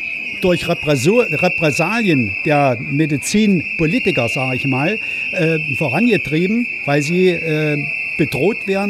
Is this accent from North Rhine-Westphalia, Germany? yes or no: no; Brandenburg, Germany; Ich komme in der Nähe von Berlin, ich von der Selbsthilfegruppe Eichwalde.